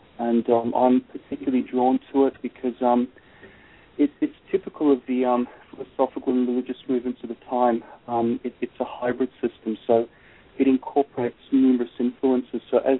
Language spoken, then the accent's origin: English; Sydney, New South Wales, Australia; moved away as an adult; now in United States; As you can tell from my accent, I was brought up in Sydney. I lived in Sydney all my life. I never expected to move to the United States